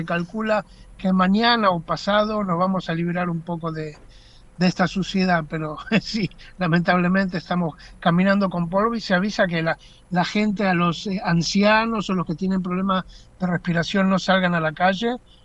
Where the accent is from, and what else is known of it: Argentina